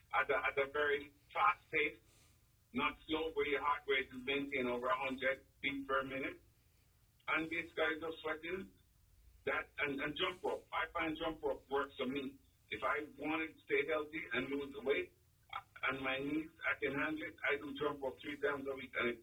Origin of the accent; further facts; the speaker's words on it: Jamaica; As I said, I've seen where I'm from Jamaica